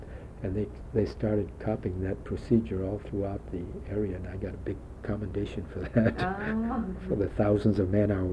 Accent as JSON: {"language": "English", "town": "Bakersfield", "region": "California", "country": "United States", "tie": "born or raised there", "said": "Oh, no, I'd been to Los Angeles because I was brought up in Bakersfield."}